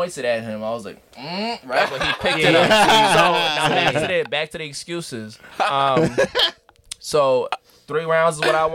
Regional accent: New York, United States; I'm a New York rapper, guys. I was born in New York. I was raised there for a majority of my life.

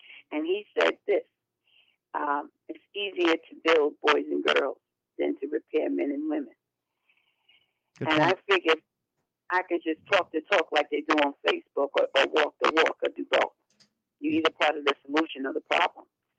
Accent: New York City, New York, United States; I grew up in New York City, in Brooklyn, down in Williamsburg.

